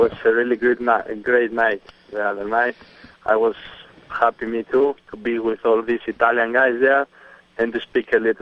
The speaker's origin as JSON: {"language": "English", "country": "Greece", "also_born_or_lived": "Italy", "second_language": "English", "said": "No, I mean, everybody knows that I am from Greece."}